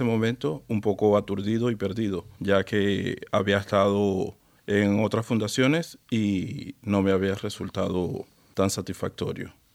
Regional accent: Venezuela; now in Spain; Vengo de Venezuela y llevo 2 años acá en España.

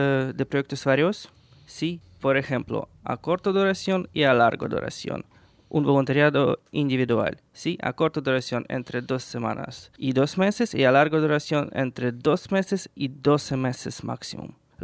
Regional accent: Ukraine; accent: Ukrainian; Spanish is a second language; Por cierto, soy ucraniano, por eso tengo este acento maravilloso.

